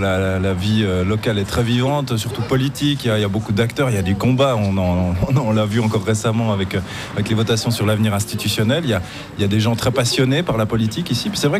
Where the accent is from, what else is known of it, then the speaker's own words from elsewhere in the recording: Moutier, Bern, Switzerland; moi je suis de Moutier.